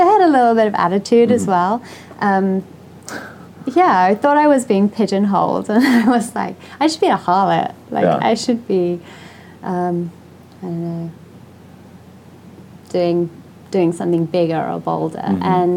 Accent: Great Barford, East of England, United Kingdom; But yeah, I'm English. I grew up in a small village called Great Barford and went

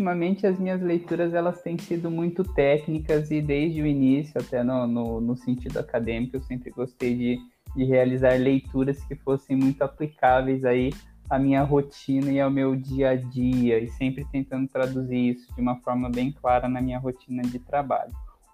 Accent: Londrina, Paraná, Brazil; Tenho 26 anos de idade, sou natural de Londrina, no estado do Paraná, local onde eu ainda tenho o prazer de residir

